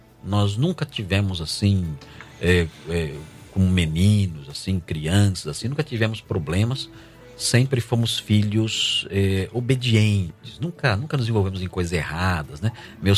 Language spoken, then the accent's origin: Portuguese; São Paulo, Brazil; evangélica batista muito forte em São Paulo, comunidade Leta. E nos mudamos, quando eu tinha 2 anos de idade, para um bairro próximo chamado Vila Ema. Mas meus pais, eles eram muito pobres, filhos de ex-lavradores, operário.